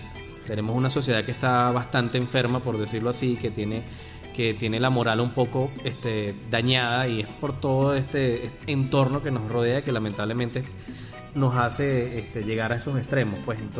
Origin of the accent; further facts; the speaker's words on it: Venezuela; Entonces nosotros quisimos seguir siendo venezolanos, que somos metaleros.